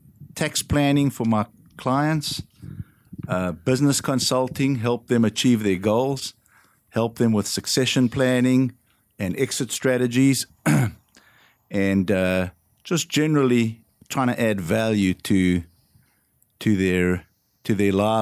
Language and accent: English; South Africa; I'm from South Africa originally, and accounting is a course in high school, which I found very useful.